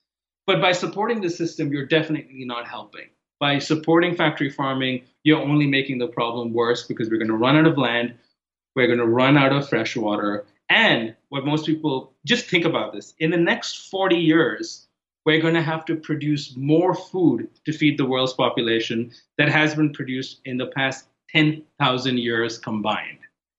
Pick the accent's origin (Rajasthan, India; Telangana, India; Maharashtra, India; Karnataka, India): Maharashtra, India; Mumbai; moved away; I didn't grow up in America. I grew up in Bombay, India. And I've seen the shift happen over there over the years as I go back and visit. I've been here now for 16 years.